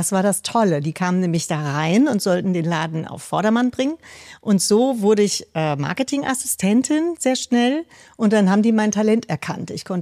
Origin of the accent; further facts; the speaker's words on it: Frankfurt, Hesse, Germany; ich komme aus Frankfurt